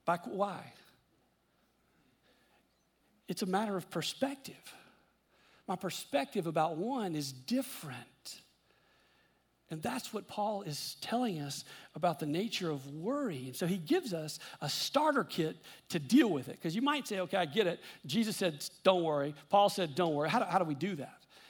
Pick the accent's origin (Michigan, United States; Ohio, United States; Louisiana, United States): Louisiana, United States; I grew up in Louisiana, and we had either hurricanes or tornadoes regularly scheduled like every other Wednesday, right?